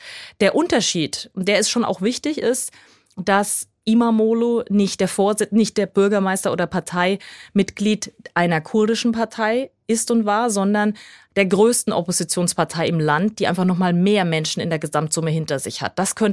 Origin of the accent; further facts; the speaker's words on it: Bavaria, Germany; now in Turkey; also was vielleicht in Deutschland ich komme aus Bayern, die Laugenbreze ist.